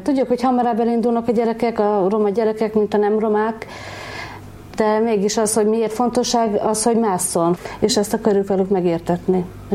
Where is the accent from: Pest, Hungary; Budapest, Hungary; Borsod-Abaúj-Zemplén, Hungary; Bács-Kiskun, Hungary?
Bács-Kiskun, Hungary; Kecskemét; Igen, kecskeméti lakos vagyok, itt születtem.